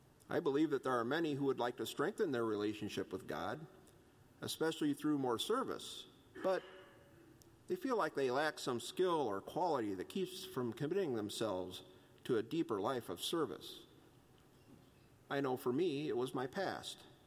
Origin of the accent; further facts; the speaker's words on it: Indiana, United States; I grew up in Indiana, actually in a small town in northern Indiana.